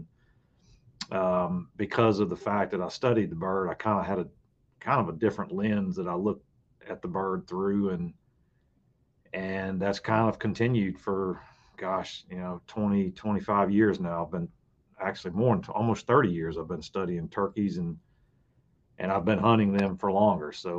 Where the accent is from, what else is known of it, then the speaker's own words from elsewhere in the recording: Virginia, United States; Yeah, I mean, I grew up in Virginia, and we had a fall and a spring hunting season